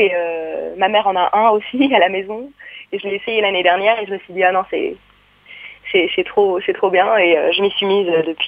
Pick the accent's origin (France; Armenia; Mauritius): France; Je suis française, c'est ma langue.